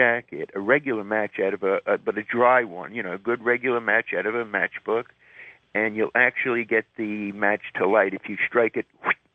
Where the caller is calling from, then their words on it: Montreal, Quebec, Canada; Montreal.